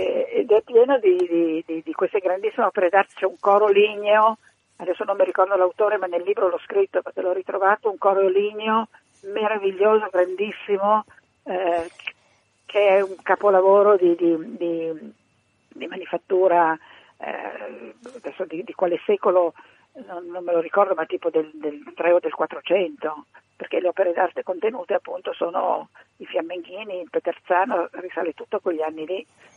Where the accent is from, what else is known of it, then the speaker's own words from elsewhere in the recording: Lombardy, Italy; Io compro sempre il grana padano, essendo lombarda, perché è della mia terra